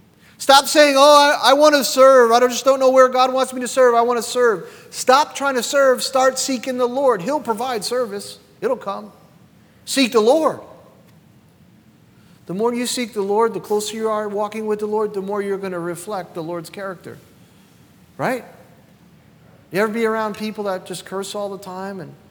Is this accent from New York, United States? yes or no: yes; New York, United States; I'm from New York, and I'm half Italian, too.